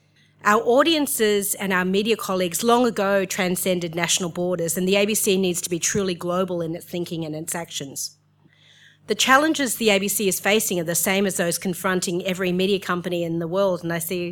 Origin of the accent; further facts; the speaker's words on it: Australia; I'm an Australian who has lived and worked overseas for an extensive period.